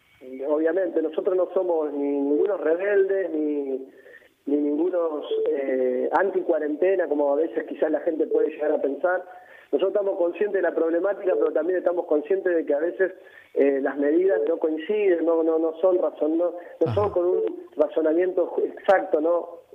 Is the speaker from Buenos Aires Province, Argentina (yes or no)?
yes; San Nicolás de los Arroyos, Buenos Aires Province, Argentina; Yo soy de la ciudad de San Nicolás de los Arroyos.